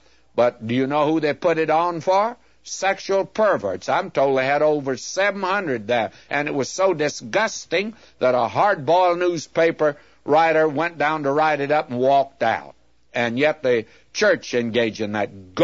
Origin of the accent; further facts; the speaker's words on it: United States; I love this country. I was born here, and I'm American